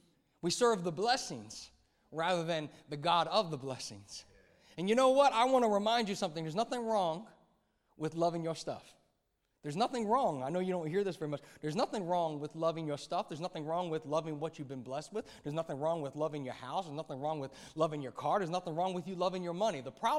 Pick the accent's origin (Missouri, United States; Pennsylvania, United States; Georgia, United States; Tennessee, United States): Pennsylvania, United States; Philadelphia; Now, I'm American, so you should talk to me. I know you think that all Americans are rude and arrogant, and that's okay. I'm good with that because I'm from the city of brotherly love, home to the 2017 Super Bowl champion Philadelphia Eagles.